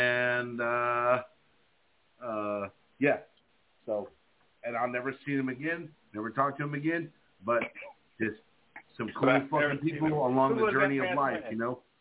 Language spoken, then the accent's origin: English; Bradenton, Florida, United States; So I was in my hometown, Bradenton, Florida, all right, there's a bridge between Palmetto and Bradenton, all right?